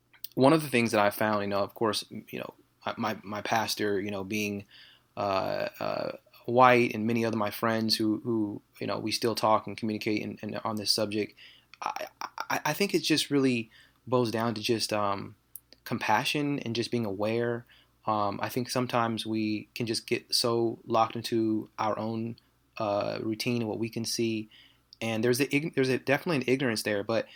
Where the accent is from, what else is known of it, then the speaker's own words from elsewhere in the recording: West Coast, United States; I grew up on the West Coast, as you said, and, you know, grew up in predominantly white neighborhoods.